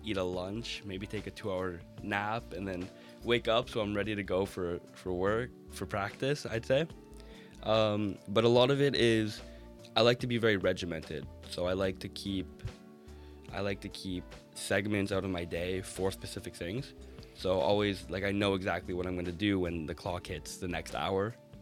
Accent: Montreal, Quebec, Canada; I'm from Montreal, so coming to a new city and kind of changing the ways a little bit

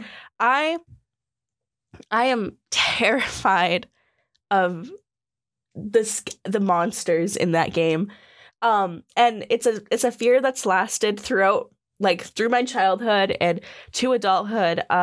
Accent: Winnipeg, Manitoba, Canada; I'm from Winnipeg, so I could beat them up more.

